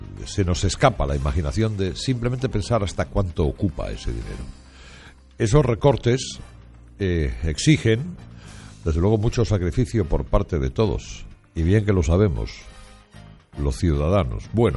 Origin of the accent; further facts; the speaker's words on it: Spain; como los españoles tenemos una pinta de pringar últimamente que nos salimos